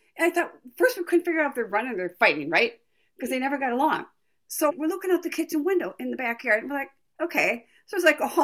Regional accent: Appleton, Wisconsin, United States; I'm from Wisconsin. I grew up in Appleton, Wisconsin. We lived on a farm.

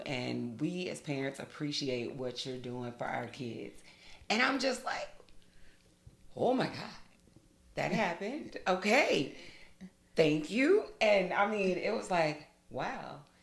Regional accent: Navasota, Texas, United States; because honestly, growing up in Navasota, slim to none.

